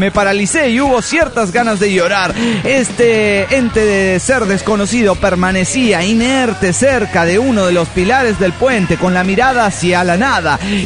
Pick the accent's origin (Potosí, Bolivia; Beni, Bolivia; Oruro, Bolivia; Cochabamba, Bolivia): Cochabamba, Bolivia; Punata; en mi pueblo, Punata.